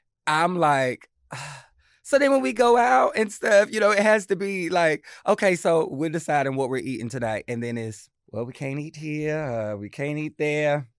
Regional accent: the South, United States; I come from the South where I grew up eating a lot of different

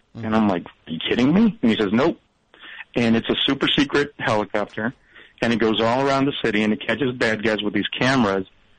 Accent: El Paso, Texas, United States; now in San Diego, United States; I'm from El Paso, but I'm in San Diego.

